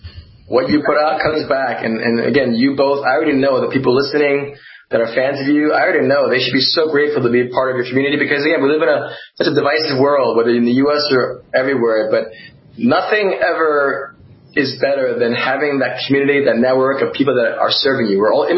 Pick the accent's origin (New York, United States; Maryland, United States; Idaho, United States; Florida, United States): New York, United States; Yo, how you doing? Huh? I'm from New York.